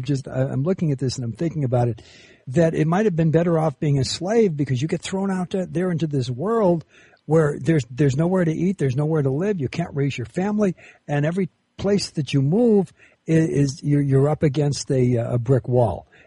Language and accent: English; Los Angeles, California, United States; But I was brought up in Los Angeles.